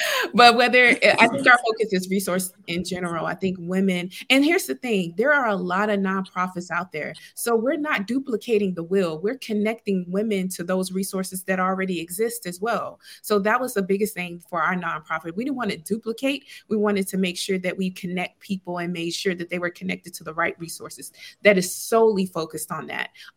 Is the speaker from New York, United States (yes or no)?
no; Huntsville, Alabama, United States; Well, once again, I'm from Huntsville, Alabama. I was born and raised there.